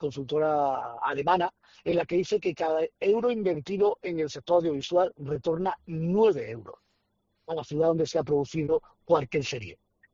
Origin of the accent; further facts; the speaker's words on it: Granada, Andalusia, Spain; más allá como granadino, que me siento orgulloso de mi ciudad